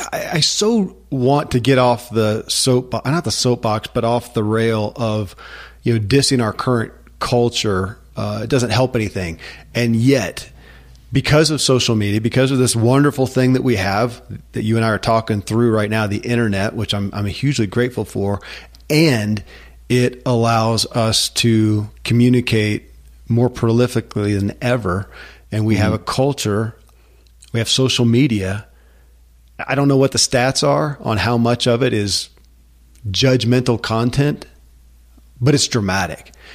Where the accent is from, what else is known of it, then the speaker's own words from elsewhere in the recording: United States; I grew up in America, and I wasn't taught that is an actual focal point.